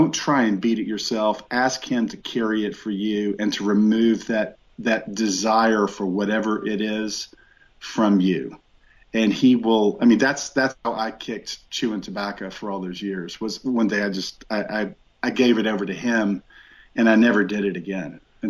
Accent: the South, United States; I had an addiction to chewing tobacco because I grew up here in the South, and that's what you did.

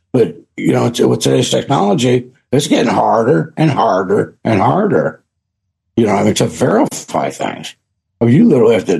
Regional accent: Midwest, United States; I grew up in Baptist churches in the middle of the United States.

